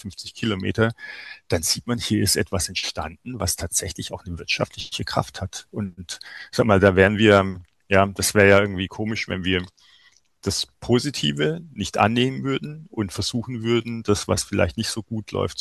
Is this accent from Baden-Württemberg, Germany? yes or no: yes; Mannheim, Baden-Württemberg, Germany; Und als Mannheimer ist man das gewohnt.